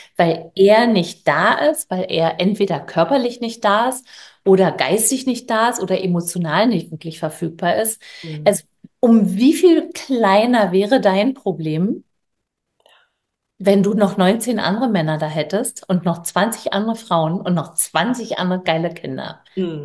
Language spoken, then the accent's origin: German; Berlin, Germany; ich komme aus Berlin